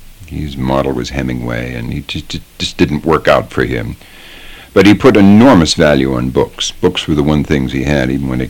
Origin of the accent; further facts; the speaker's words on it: Halifax, Nova Scotia, Canada; now in New York, United States; It was very provincial and limited, and it was a place I very much wanted to get out of.